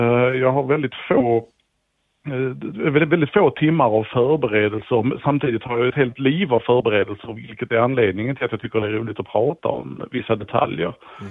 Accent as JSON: {"language": "Swedish", "town": "Helsingborg", "region": "Skåne", "country": "Sweden", "said": "Nej, jag kommer ju från Helsingborg då. Och sen har jag varit runt lite i Småland och Blekinge också eftersom min fru kommer från Blekinge och sådär. Så att, men mest skåning i alla fall."}